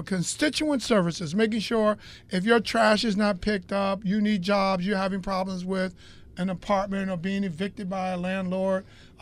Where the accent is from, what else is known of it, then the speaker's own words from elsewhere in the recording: Roxbury, Massachusetts, United States; I'm just from Roxbury, man.